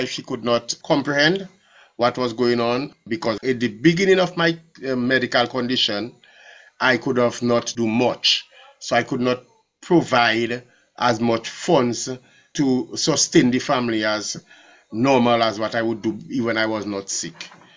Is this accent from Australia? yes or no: no; Dominica; as you stated. I'm from Dominica. I was born of parents with 8 of us.